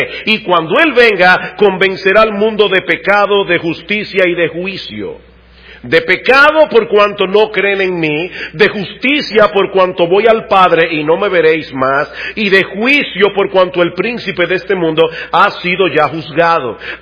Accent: Dominican Republic; Somos dominicanos, conocemos nuestra cultura, hablamos el mismo idioma.

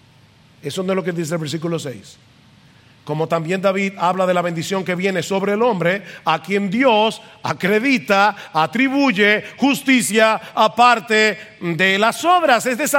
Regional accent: Dominican Republic; Y nosotros que somos dominicanos deberíamos agradecer tremendamente lo

